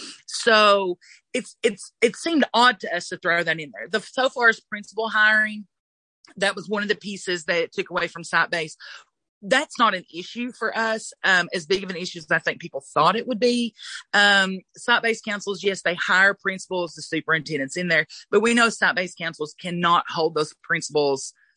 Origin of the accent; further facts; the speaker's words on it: Kentucky, United States; we are from, you know, far western Kentucky, Floyd County. I'm from Knox County.